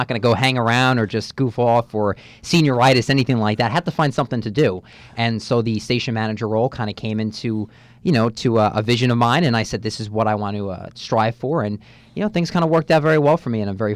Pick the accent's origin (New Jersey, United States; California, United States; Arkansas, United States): New Jersey, United States; Jersey City; also born or lived in Matawan; I'm originally from Mattawan. I was born and raised for a number of years in Jersey City before we moved over to suburbia, New Jersey, as I like to call it.